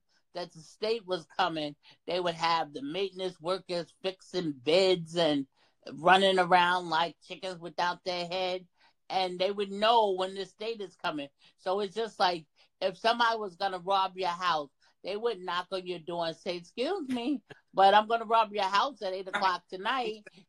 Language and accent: English; Long Island, New York, United States; also born or lived in Mississippi; I was born in Mississippi, but I've been in New York on Long Island since I was 3 years old.